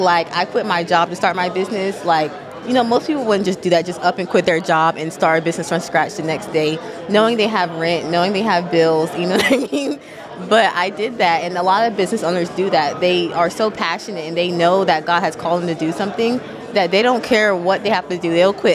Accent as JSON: {"language": "English", "town": "Raleigh", "region": "North Carolina", "country": "United States", "lives_now": "Charlotte, United States", "said": "I'm from Raleigh. I moved here Okay. Mm-hmm. I moved here in 2023."}